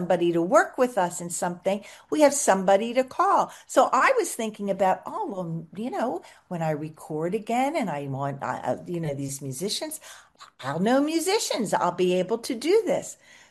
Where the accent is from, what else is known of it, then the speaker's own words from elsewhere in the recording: East Coast, United States; also born or lived in Kansas City; we were living most of our young adult lives in Kansas City. We're not from there, we're from the East Coast.